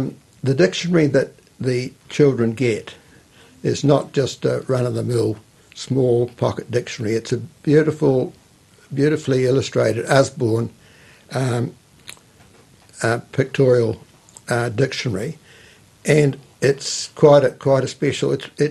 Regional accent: Pahiatua, Manawatū-Whanganui, New Zealand; also born or lived in Palmerston North; 28, in Pahiatua, which was my hometown.

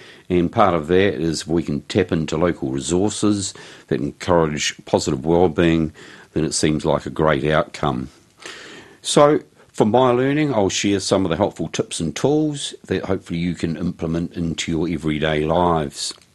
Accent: Christchurch, Canterbury, New Zealand; also born or lived in Wellington; now in Wairarapa, New Zealand; I was born originally in Wellington. Schooled down in Christchurch, studied at uni at Otago. Moved back to Wellington, to the Wellington region in the mid-1990s.

